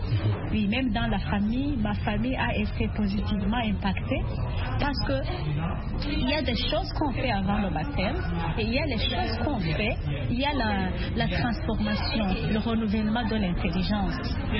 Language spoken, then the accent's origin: French; Burundi; Oui, je suis burundaise.